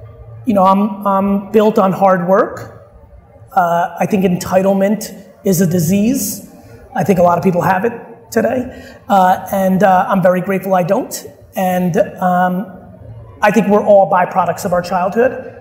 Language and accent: English; Queens, New York, United States; also born or lived in Soviet Union; I was born in the Soviet Union. I got very fortunate to come to this great country when I was 3 years old, and life was super hard. I lived with 9 family members in a studio apartment the size of this stage in Queens.